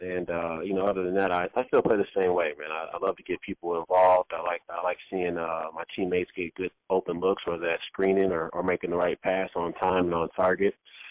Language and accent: English; Minnesota, United States; Joke, I grew up in Minnesota, and Herschel Walker used to say whenever commercial came on, he would do 25 push-ups.